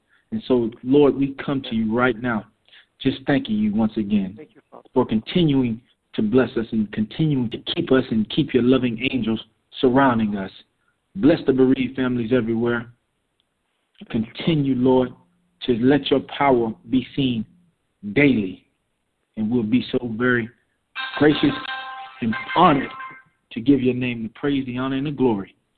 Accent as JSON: {"language": "English", "town": "Fort Lauderdale", "region": "Florida", "country": "United States", "tie": "born or raised there", "said": "I'm born and raised in Fort Lauderdale Beach, Florida, by way of Pompano Beach, which is, you know, in the same county, actually."}